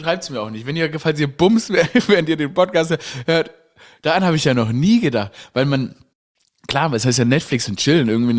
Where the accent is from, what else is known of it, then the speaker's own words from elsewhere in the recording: Baden-Württemberg, Germany; born there; weil ich Schwäbin, Schwabe bin, dass sie, oder gebürtiger Schwabe bin